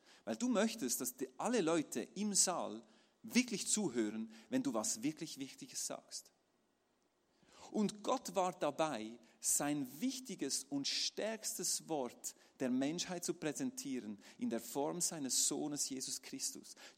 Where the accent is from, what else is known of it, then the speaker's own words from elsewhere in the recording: Zurich, Switzerland; Bei uns in der Schweiz kannst du das im Supermarktregal kaufen.